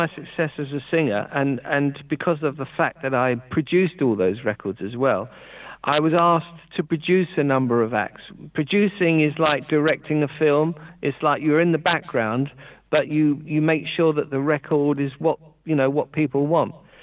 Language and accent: English; London, United Kingdom; I was born in London. I was in the heart of London. So I'm a London born and bred. I've lived here all my life.